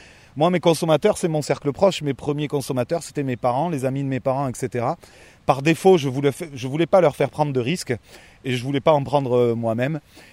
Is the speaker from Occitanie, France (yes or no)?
yes; Montpellier, Occitanie, France; born there; je suis né ici à Montpellier